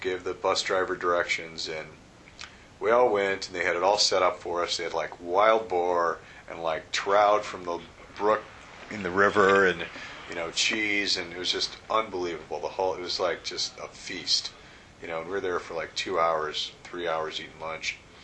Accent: Chicago, Illinois, United States; And we're like, oh, no, no, we're from Chicago.

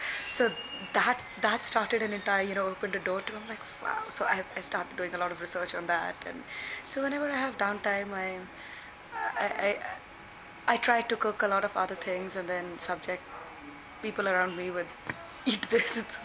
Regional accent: India; English is a second language; moved away as an adult; now in Chicago, United States; when I came from India, I landed in Chicago.

